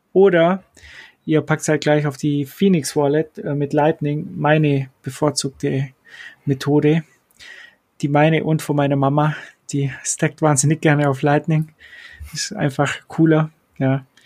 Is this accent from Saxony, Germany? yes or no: no; Kempten, Bavaria, Germany; Also bei uns in Kempten darf jeder kommen.